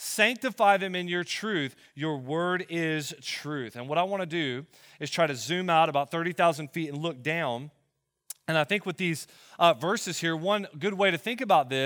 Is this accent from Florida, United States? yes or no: yes; Florida, United States; I'm from Florida. I'm from North Florida. And where I come from in Florida, Northeast Florida, it is Southeastern Conference football country.